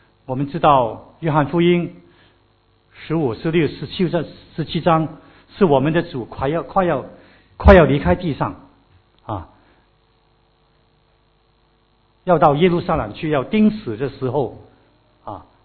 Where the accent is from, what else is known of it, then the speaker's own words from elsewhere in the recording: China; 我们中国人有一句话